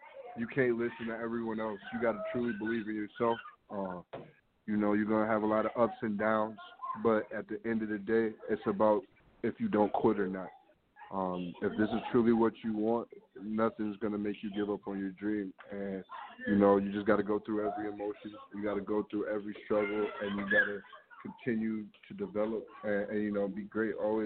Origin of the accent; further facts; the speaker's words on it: Rockford, Illinois, United States; and I'm from Rockford, of course. My bad. I'm from, you know